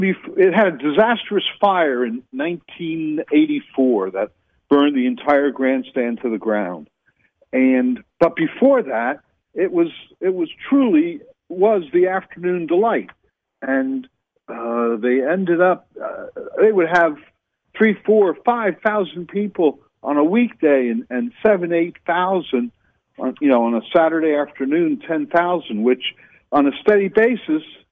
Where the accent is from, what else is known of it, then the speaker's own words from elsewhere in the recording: Flemington, New Jersey, United States; One of my favorite tracks was actually in my hometown of Flemington, New Jersey